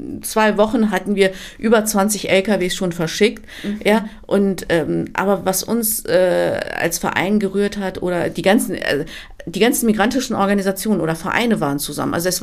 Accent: Turkey; now in Germany; ich bin Türkin. Mhm. Ja, ich lebe natürlich hier in dem Land. Seit 1980. Das ist ein Privileg, in Deutschland zu leben. Das muss man dazu sagen. Ich bin auch glücklich, in dem Land zu leben. Aber meine Identität ist türkisch.

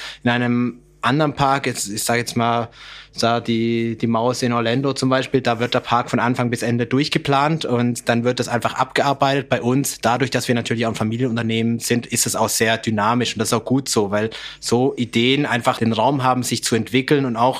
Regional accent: Switzerland; Aber ich bin ja Schweizer

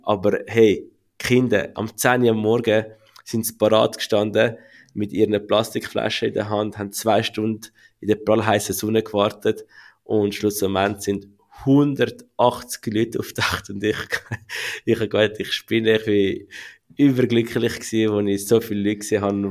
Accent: Zurich, Switzerland; ich bin in Zürich aufgewachsen, ich habe die Lehre bei der Zürcher Kantonalbank gemacht mit der Matur zusammen

